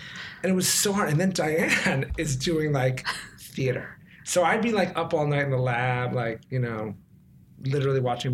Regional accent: New York, United States; If it was like sports, school, and like hip hop music, you know, growing up in New York.

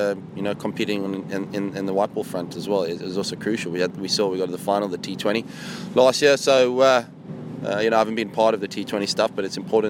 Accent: Cape Town, Western Cape, South Africa; growing up in Cape Town

